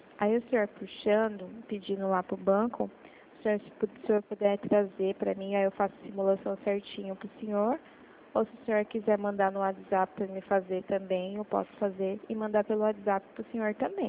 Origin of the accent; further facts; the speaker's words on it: Ourinhos, São Paulo, Brazil; Eu sou de Ourinhos.